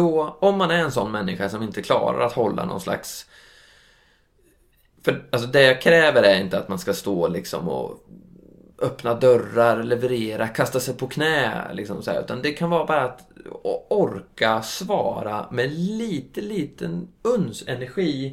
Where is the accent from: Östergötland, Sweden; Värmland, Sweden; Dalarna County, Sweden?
Östergötland, Sweden; Norrköping; Som native Norrköpingsbo så har man ju en helt annan kebabkultur.